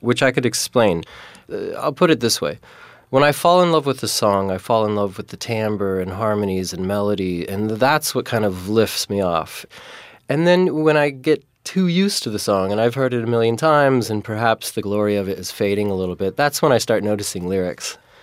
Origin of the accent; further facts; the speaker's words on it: Santa Fe, New Mexico, United States; And then I think growing up in Santa Fe, it's such a beautiful place, but it's also quite isolated.